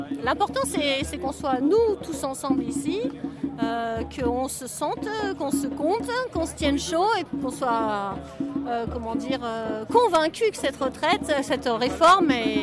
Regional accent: Noyon, Hauts-de-France, France

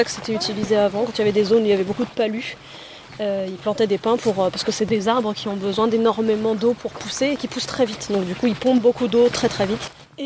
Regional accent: Nouvelle-Aquitaine, France; Je viens de Corrèze, je peux me permettre. J'ai vécu là-bas, je peux me permettre de dire ce genre de choses.

